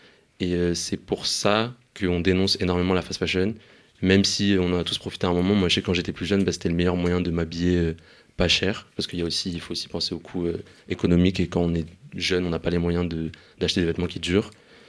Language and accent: French; Paris, Île-de-France, France; Genre, moi, je sais que j'ai grandi à Paris, que je vis toujours à Paris.